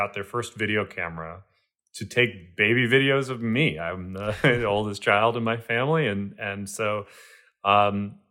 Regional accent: Philadelphia, Pennsylvania, United States; moved away as an adult; now in Los Angeles, United States; And I spent the first 18 years of my life right there before coming out to LA for film school.

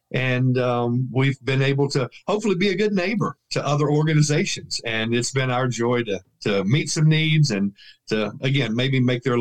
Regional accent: Louisiana, United States; I grew up in Louisiana. My parents lived there.

